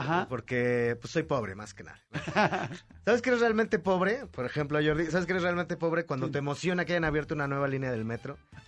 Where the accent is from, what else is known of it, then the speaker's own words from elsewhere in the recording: Iztapalapa, Mexico City, Mexico; Fíjate que yo soy de Iztapalapa.